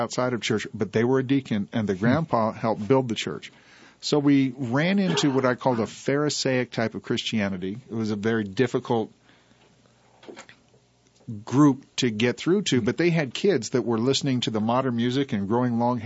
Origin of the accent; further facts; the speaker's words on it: West Coast, United States; And so we've got these kids with long hair and tattoos and stuff that I grew up with on the West Coast.